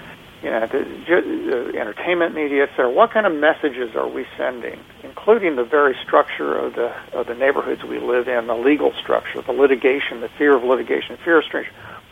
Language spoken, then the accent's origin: English; Kansas City, Missouri, United States; I grew up in Kansas City, Missouri, in Kansas, which is one of the cities in the lower 48 that is the least dense.